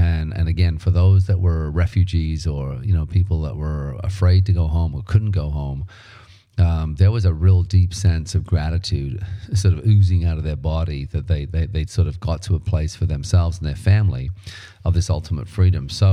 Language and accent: English; United Kingdom; now in Canada; I'm British, and my wife Pam, or my ex-wife Pam, is Swedish. So they both speak Swedish and they go to Sweden every year. And we live in Canada.